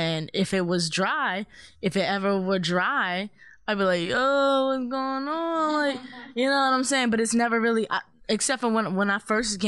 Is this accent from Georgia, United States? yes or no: yes; Atlanta, Georgia, United States; I'm from Atlanta. I used to be in Atlanta